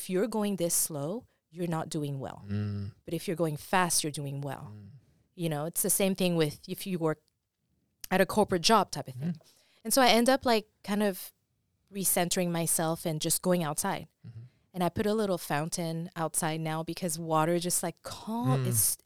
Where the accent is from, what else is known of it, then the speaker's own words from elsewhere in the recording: France; English is a second language; I was born and raised in France.